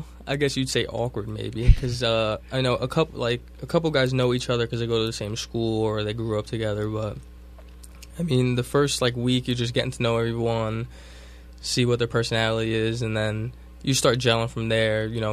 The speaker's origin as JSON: {"language": "English", "town": "Linden", "region": "New Jersey", "country": "United States", "tie": "born or raised there", "said": "Yeah, I'm from Linden, New Jersey. Pretty much born and raised there for, 21 years now."}